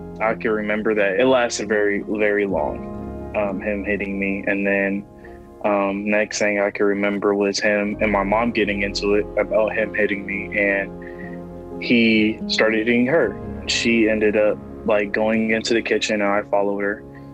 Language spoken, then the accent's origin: English; Columbus, Ohio, United States; I'm 18, and I'm from Columbus, Ohio.